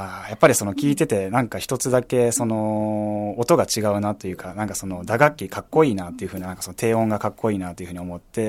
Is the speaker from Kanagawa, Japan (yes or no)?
yes; Yamato, Kanagawa, Japan; あ、もう同じ神奈川県の大和市になりますね。